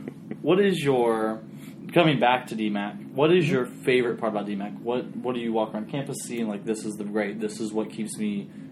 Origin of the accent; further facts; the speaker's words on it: West Burlington, Iowa, United States; I'm from West Burlington, which is the home of Southeastern Community College.